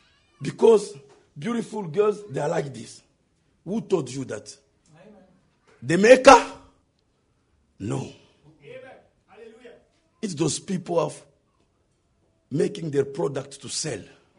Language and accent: English; New Zealand; I come from New Zealand, I'm a missionary.